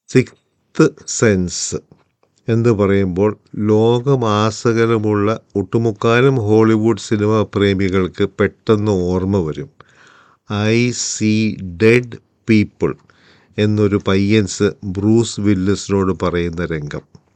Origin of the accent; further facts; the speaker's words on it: Kuttanad, Kerala, India; ഞാൻ ഈ നാട്ടുകാരനെയല്ല, ഞാൻ വെറും ഒരു കുട്ടനാട്ടുകാരൻ.